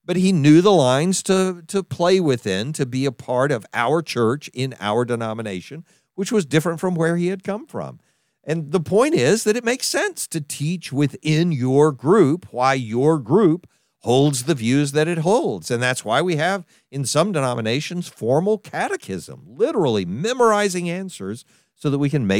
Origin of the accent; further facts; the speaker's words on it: Texas, United States; and I know this one because I'm from Texas, state pride, and the jokes we tell about that.